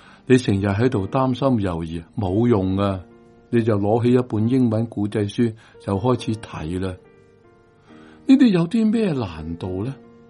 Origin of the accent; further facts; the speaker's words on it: Guangdong, China; 点心就系好似我哋广东人所食嘅点心啦。